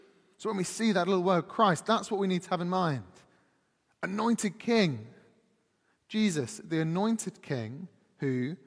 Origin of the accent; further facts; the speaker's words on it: Slough, South East England, United Kingdom; I come from Slough, so I'm not winning that competition.